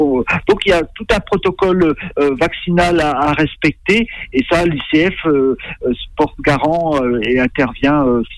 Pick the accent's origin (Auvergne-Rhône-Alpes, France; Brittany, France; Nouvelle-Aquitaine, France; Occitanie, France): Brittany, France; Paimpol; Moi, je suis né à Paimpol. Je suis resté pendant 20 années, enfin toute mon enfance, mon adolescence, à Paimpol, tout simplement.